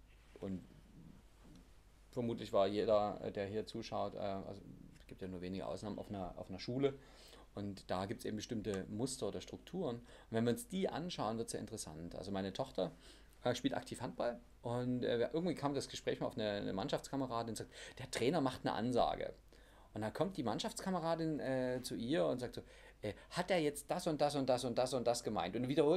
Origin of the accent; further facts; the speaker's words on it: Leipzig, Saxony, Germany; Ich komme aus Leipzig